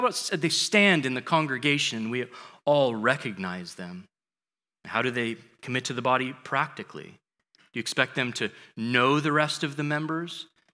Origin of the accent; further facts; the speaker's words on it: Spokane, Washington, United States; I'm from Spokane. That's in Washington, okay?